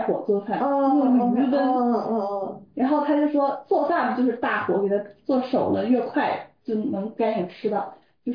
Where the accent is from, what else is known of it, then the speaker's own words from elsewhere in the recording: Guangdong, China; 我作为一个广东人，我就喜欢吃那种很嫩的那种口感